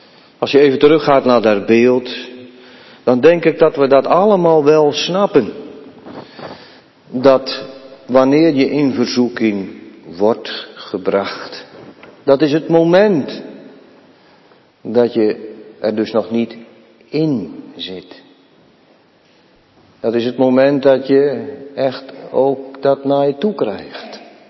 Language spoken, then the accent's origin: Dutch; Urk, Flevoland, Netherlands; Jongens en meisjes, ik kom van Urk. En dan heb je wel een klein beetje verstand van vissen.